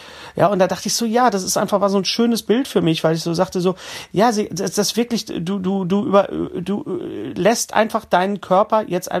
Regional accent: Bochum, North Rhine-Westphalia, Germany; in dem Viertel, wo ich aufgewachsen bin, in Bochum-Leer, da wo das Opelwerk war, wo mein Vater gearbeitet hat, 25 Jahre

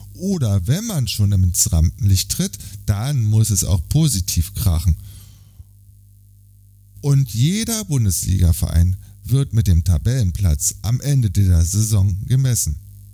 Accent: Berlin, Germany; Ich bin Berliner und liebe diese Stadt.

